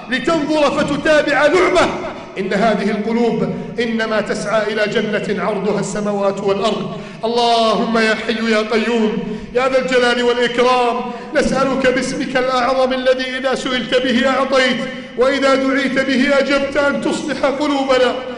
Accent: Egypt; اللهم احفظ بلدنا مصر

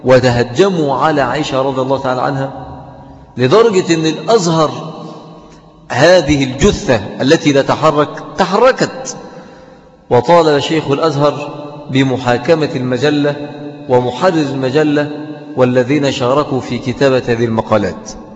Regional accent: Mansoura, Dakahlia, Egypt; يعني عندنا في المنصورة تحت هذا الاسم في مسجدين

